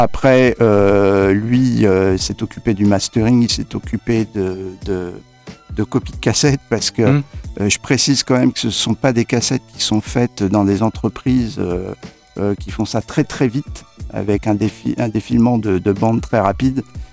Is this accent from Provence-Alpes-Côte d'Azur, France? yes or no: no; Nantes, Pays de la Loire, France; now in Le Mans, France; Mohar et moi, on est nantais.